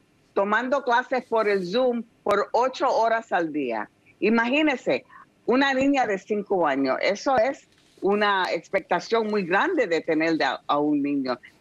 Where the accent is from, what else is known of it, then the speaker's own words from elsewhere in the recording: New York, United States; Yo me crié en el South Bronx y veía mucha televisión toda mi vida